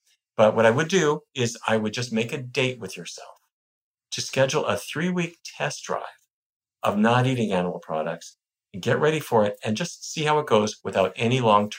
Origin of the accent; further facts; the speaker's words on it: Fargo, North Dakota, United States; When I was a little kid, growing up in Fargo, my parents thought that any civilized person ought to play musical instruments.